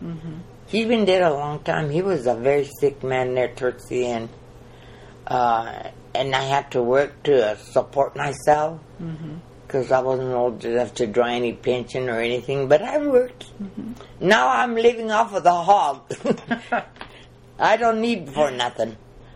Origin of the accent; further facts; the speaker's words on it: Colorado, United States; Because being that he was a Texan, I was from Colorado, you're not going to believe this, but there is a lot of difference.